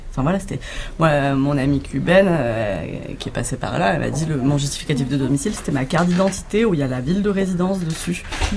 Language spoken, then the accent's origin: French; Marseille, Provence-Alpes-Côte d'Azur, France; moved away; On vient d'arriver à Marseille. Moi, je suis originaire de Marseille, mais ça faisait 12 ans que j'étais partie.